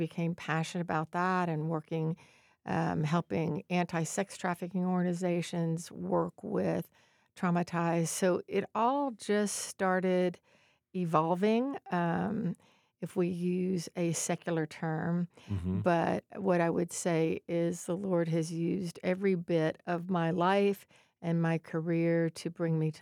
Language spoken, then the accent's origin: English; Texas, United States; So I originated in Texas, so I'm a Texan.